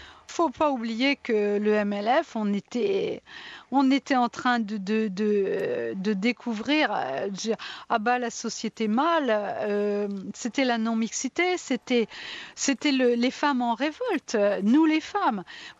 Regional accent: Normandy, France; Moi, je venais quand même de la province. Hein. Je venais de Normandie

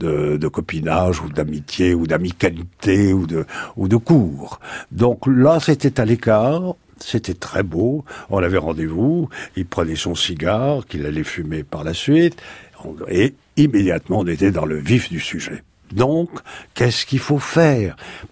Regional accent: Bordeaux, Nouvelle-Aquitaine, France; Les Lumières, ça m'intéresse, voyez-vous, parce que je viens de Bordeaux

